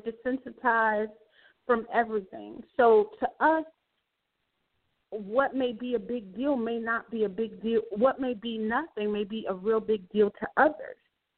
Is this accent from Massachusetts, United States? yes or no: no; Brownsville, New York, United States; I grew up in Brownsville. Like, you seen and heard stuff every day.